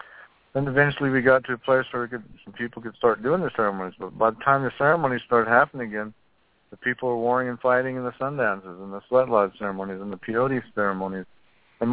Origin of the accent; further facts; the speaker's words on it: Wind River Indian Reservation, Wyoming, United States; In 1950, I was born on the Wind River Indian Reservation, and my mother was part Irish, and my dad, and Paiute, that she was, and my dad was Shoshone, and part Arapaho